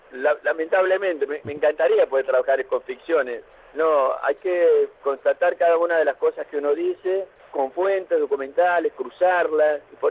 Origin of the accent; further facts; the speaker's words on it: Santa Cruz, Argentina; los que somos hijos de Santa Cruz, los que somos argentinos, los que somos latinoamericanos